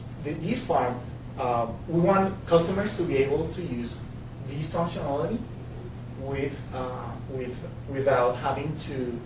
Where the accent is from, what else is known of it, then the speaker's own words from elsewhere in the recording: Bogotá, Colombia; English is a second language; I'm from Bogota, Colombia.